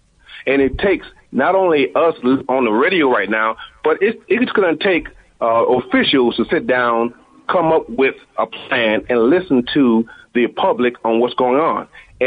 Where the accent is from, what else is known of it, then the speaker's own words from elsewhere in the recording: Louisiana, United States; Just like back in the South, I'm born and raised in Louisiana, and growing up, that was a real big issue as far as racism is concerned.